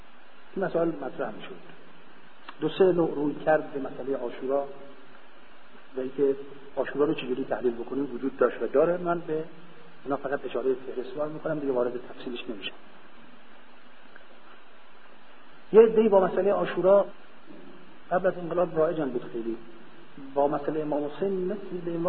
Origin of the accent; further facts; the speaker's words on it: Iran; اتفاقا ایشون فهمید ما ایرانی هستیم